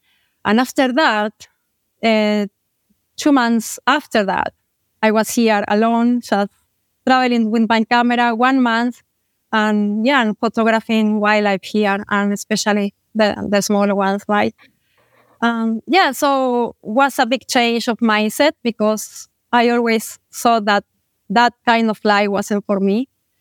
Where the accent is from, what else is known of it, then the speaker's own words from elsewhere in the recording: Buenos Aires, Argentina; English is a second language; moved away as an adult; now in Costa Rica; I am from Argentina, yes, from Buenos Aires, a big city, Laudi city. And 3 years ago, I moved to Costa Rica.